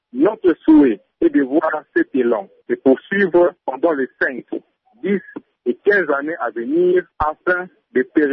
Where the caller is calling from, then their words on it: Bukavu, South Kivu, DR Congo; depuis Bukavu. En tant que Congolais, je ne peux que me réjouir